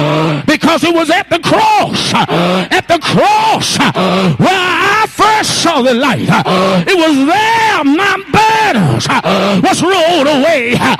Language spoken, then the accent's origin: English; Mississippi, United States; moved away; I'm from Mississippi, and one thing that broke my heart when I left, I had to leave Buddy.